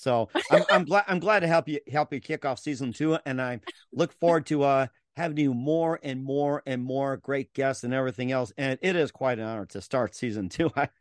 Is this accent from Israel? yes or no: no; Milwaukee, Wisconsin, United States; being close to 60, growing up in Milwaukee, Wisconsin.